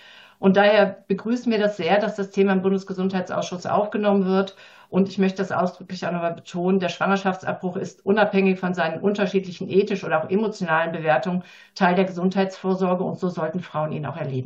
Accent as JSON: {"language": "German", "region": "Southern Germany", "country": "Germany", "said": "in einigen Regionen in Deutschland, gerade im Süden, wo ich herkomme"}